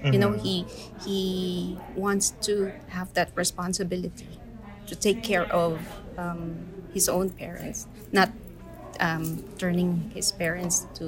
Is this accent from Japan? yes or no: no; Philippines; And to be proud as a Filipino, having this kind of movie being shown in Canada and all over the world, like we're representing Filipinos.